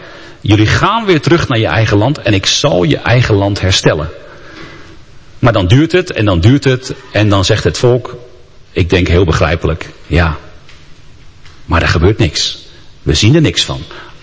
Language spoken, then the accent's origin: Dutch; Rotterdam, South Holland, Netherlands; En dat zeg ik dan als Rotterdammer.